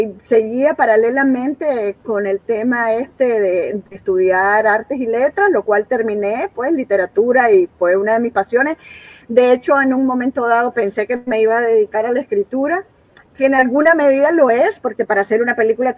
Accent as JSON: {"language": "Spanish", "town": "Comayagüela", "region": "Francisco Morazán", "country": "Honduras", "tie": "born or raised there", "moved": "as an adult", "said": "Yo nací en Honduras, en la hermana gemela de Tegucigalpa, en Comayagüela."}